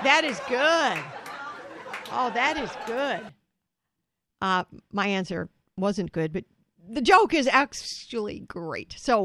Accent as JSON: {"language": "English", "town": "Brooklyn", "region": "New York", "country": "United States", "said": "They're called bagels. Yes, I'm from Brooklyn. We know this joke."}